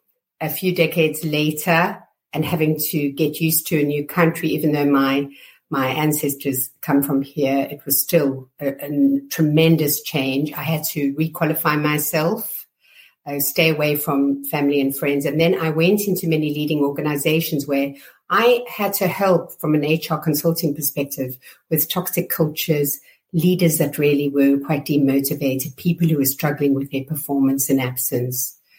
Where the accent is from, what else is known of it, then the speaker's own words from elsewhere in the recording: South Africa; now in United Kingdom; I hail from South Africa originally, and I've been over in the UK for 25 years working for leading companies